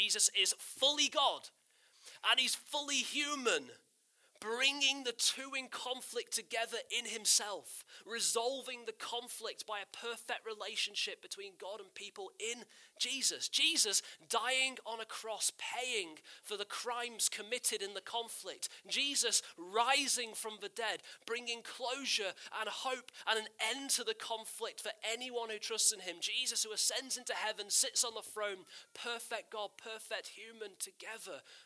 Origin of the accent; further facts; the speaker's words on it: Blackpool, North West England, United Kingdom; I'm from Blackpool, it's fine.